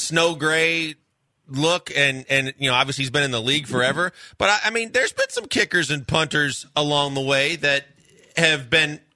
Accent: Wisconsin, United States; God forbid, I'm from Wisconsin.

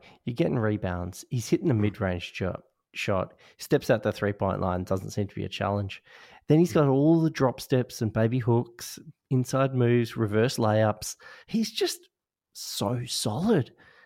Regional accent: Perth, Western Australia, Australia; First topic, well, I'm from Perth

